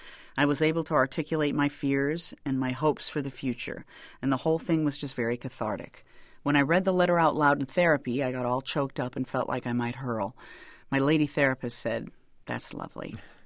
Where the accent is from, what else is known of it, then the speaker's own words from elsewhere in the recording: Dolton, Illinois, United States; Well, you know, I grew up in Dalton, Illinois in the 70s, and there nobody was gay.